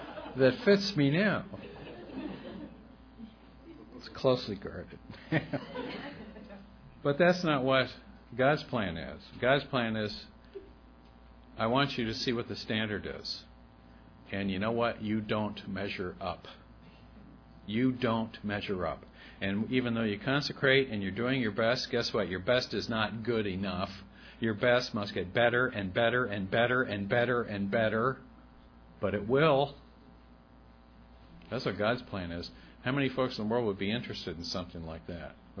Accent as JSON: {"language": "English", "region": "Pennsylvania", "country": "United States", "tie": "born or raised there", "said": "It reminds me of I was raised in the Amish country in Pennsylvania."}